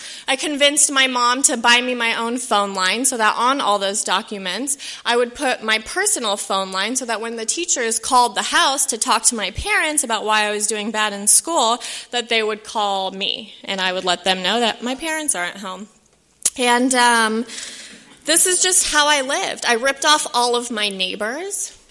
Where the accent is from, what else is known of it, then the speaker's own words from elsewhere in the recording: San Diego, California, United States; I was actually born and raised in San Diego.